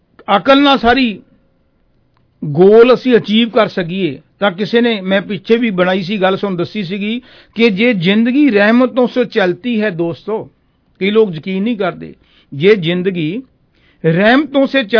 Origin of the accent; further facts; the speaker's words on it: Punjab, India; ਕਿਉਂਕਿ ਅਸੀਂ ਪੰਜਾਬ ਤੋਂ ਹਾਂ, ਪੰਜਾਬ ਦੇ ਵਿੱਚ ਪੰਜਾਬੀ ਤਾਂ ਸਾਨੂੰ ਆਉਂਦੀ ਹੈ